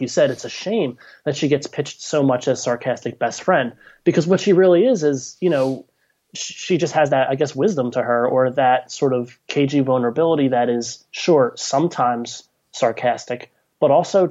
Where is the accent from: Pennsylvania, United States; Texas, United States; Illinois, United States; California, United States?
Pennsylvania, United States; Philadelphia; Well, that's my job as a Philadelphian.